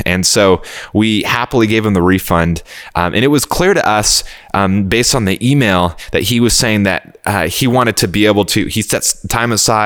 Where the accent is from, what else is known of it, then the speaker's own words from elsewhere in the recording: California, United States; I relocated from Texas back to California, where I'm from.